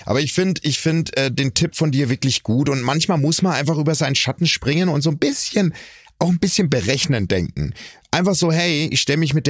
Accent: Bavaria, Germany; Wir sind beide aus Franken und da ist man eins.

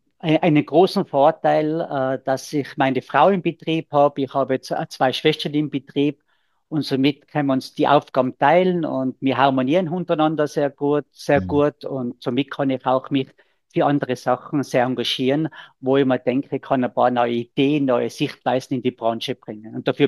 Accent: Hall in Tirol, Tyrol, Austria; ich komme aus Halle in Tirol.

